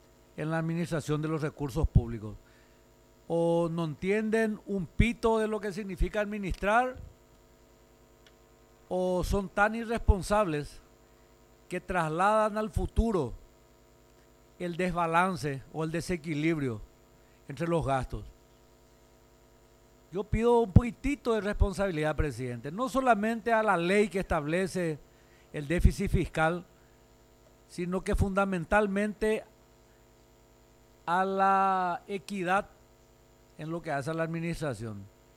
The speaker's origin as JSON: {"language": "Spanish", "country": "Paraguay", "said": "A mí, presidente, como paraguayo, como contribuyente, me preocupa."}